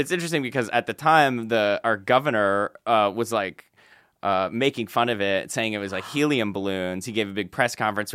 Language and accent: English; Phoenix, Arizona, United States; So I'm from Phoenix